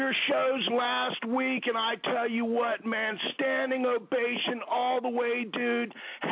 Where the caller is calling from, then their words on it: Washington, District of Columbia, United States; I'm calling from Washington, D.C.